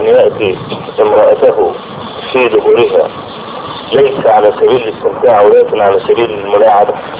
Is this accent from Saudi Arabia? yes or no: no; Egypt; في لجنة الإفتاء عندنا في مصر